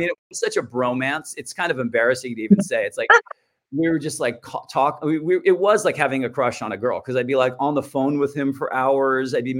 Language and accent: English; Santa Barbara, California, United States; my buddy Derek, who I grew up with in Santa Barbara.